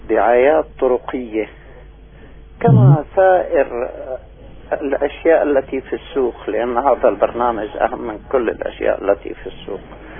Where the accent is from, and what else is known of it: Damascus, Damascus Governorate, Syria